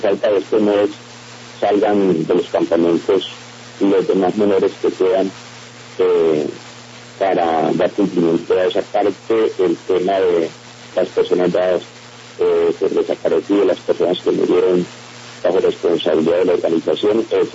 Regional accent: Colombia; nosotros somos colombianos que tenemos unas visiones ideológicas como cualquiera las tiene.

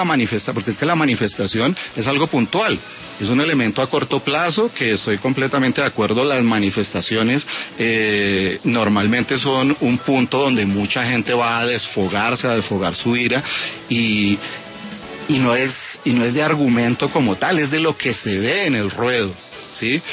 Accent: Colombia; A nosotros como colombianos

